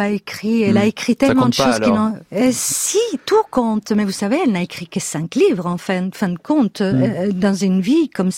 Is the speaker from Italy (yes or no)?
yes; Italy; Alors, moi, je suis italienne, je rentre dans ses livres en italien.